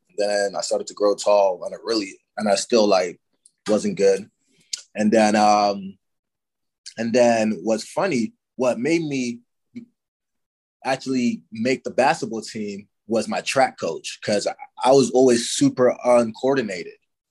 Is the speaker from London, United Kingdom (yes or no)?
yes; London, United Kingdom; moved away; growing up in London, we just play soccer how kids play basketball